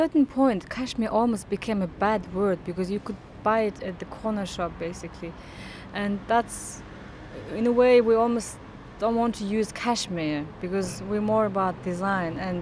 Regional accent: Ulaanbaatar, Mongolia; I am from Ulaanbaatar, which is the capital of Mongolia. But my father, he was originally a nomad.

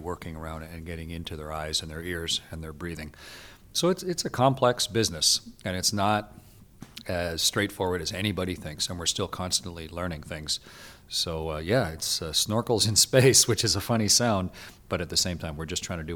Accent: Canada; I was Canadian.

